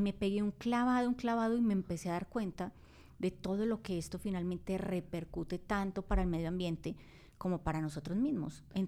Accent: Colombia; now in Mexico; yo soy colombiana, pero ya llevo 15 años aquí

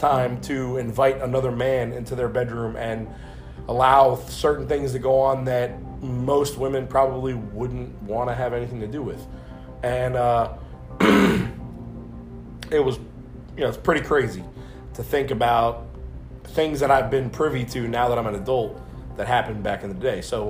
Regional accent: New Orleans, Louisiana, United States; born there; I was born in 1980 in New Orleans, Louisiana, and I was born there because that was where my mother's family was.

